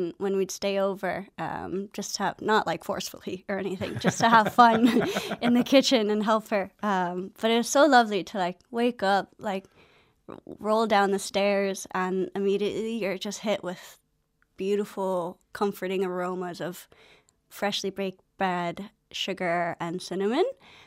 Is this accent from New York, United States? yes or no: no; Hawaii, United States; now in Galway, Ireland; Yeah, I'm originally from Hawaii.